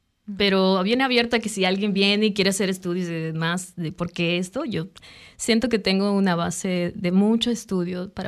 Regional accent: Peru; moved away as an adult; now in Denmark; valoré mucho más de donde soy desde que estoy fuera de mi país.

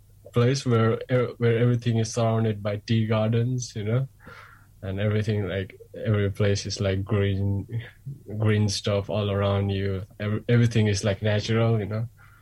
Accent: India; Growing up in India, like I'm from a small village, which is 8 kilometers down from the main town.

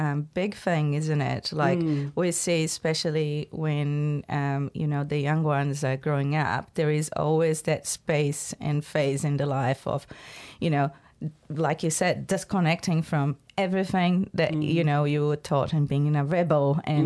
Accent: India; now in New Zealand; I came from India to New Zealand, and it took me a long time, you know, getting to know the place and the country to find my own space here in New Zealand. But I think being part Indigenous, for myself, it's been a real good connection.

